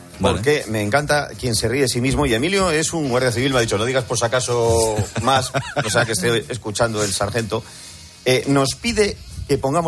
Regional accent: Scotland, United Kingdom; Spanish is a second language; Soy de Escocia, pero como Escocia no llega.

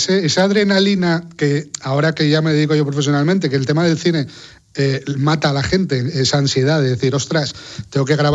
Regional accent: Asturias, Spain; yo creo que quedé muy traumatizado aquí de pequeño porque en Asturias el que vivió el tiempo hace 40 años sabía que los veranos eran de catiuscas y de chubasquero

